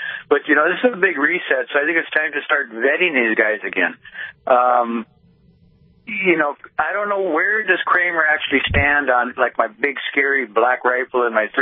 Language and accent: English; Wheatland, North Dakota, United States; Well, I mean, I'm from Wheatland, North Dakota. We got gravel roads here.